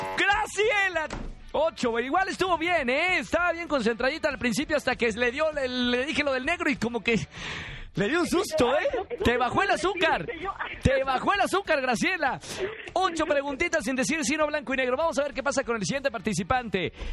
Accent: Mexico; Así somos los mexicanos

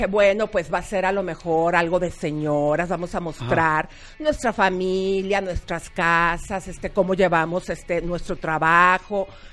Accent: Mexico City, Mexico; yo soy chilanga. Entonces, estar para mí aquí en México, o sea, me lleno de nostalgia con todos los cambios que hay. Y pues me fascina mi ciudad.

